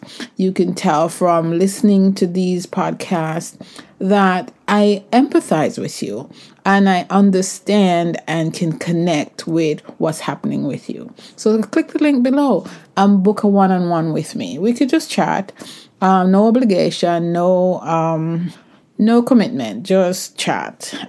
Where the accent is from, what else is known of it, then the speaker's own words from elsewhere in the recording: England, United Kingdom; Sonia and I go way back from our time growing up in England.